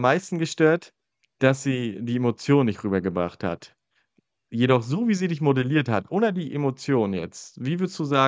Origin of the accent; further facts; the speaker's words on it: Northern Germany, Germany; aufgrund von Dialekten, die ich als Norddeutscher vielleicht manchmal mitbringe und den hessischen Einfluss, verstehen die mich nicht immer so gut.